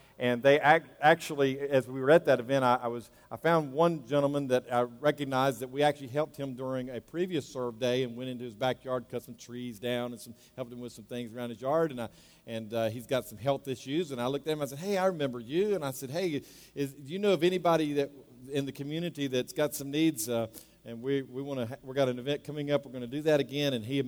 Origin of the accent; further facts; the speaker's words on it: Daytona Beach, Florida, United States; also born or lived in Charlotte; I remember being in Daytona Beach, Florida, where I grew up. I'm originally from Charlotte, but I grew up there.